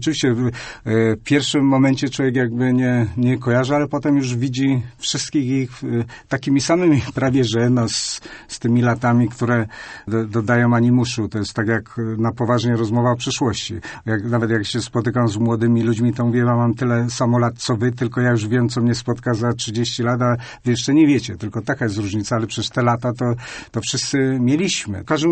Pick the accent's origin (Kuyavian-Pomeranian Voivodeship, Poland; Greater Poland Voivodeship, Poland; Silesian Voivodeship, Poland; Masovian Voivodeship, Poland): Greater Poland Voivodeship, Poland; born there; urodziłem się na małej wsi w powiecie Koło